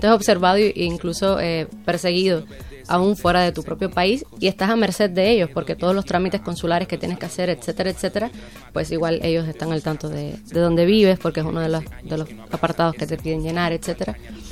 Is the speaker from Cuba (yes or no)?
yes; Cuba; moved away as an adult; now in Mexico; hice un doctorado en estudios de migración en México y así fue como salí y me establecí en México. Soy cubana residente en México.